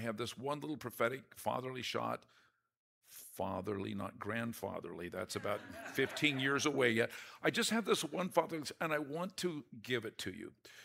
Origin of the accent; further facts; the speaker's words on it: Portland, Oregon, United States; I'm from Portland, Oregon. It's not as bad as they say on the news, but we have our stuff there.